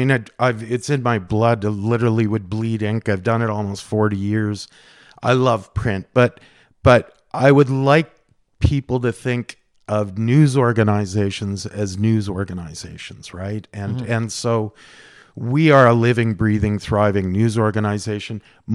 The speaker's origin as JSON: {"language": "English", "town": "Toronto", "region": "Ontario", "country": "Canada", "tie": "born or raised there", "said": "I grew up in Toronto"}